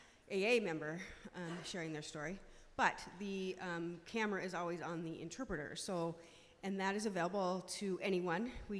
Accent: Minnesota, United States; I'm from Minnesota, and my home group, we have a lot of interpreted meetings where I'm from.

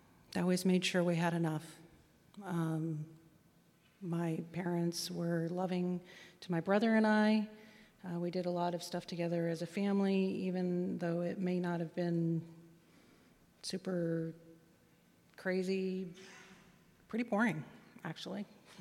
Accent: Aspen, Colorado, United States; We grew up in Aspen, which, you know, in the late 70s and the early 80s was quite a time.

